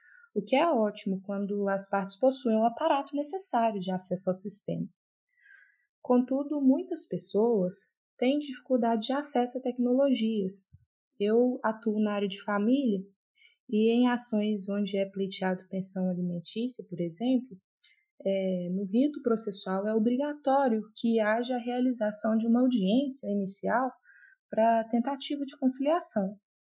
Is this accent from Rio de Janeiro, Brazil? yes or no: no; Curvelo, Minas Gerais, Brazil; now in Sete Lagoas, Brazil; eu tenho 25 anos, sou da cidade de Curvelo, Minas Gerais, mas há 2 anos eu moro em Sete Lagoas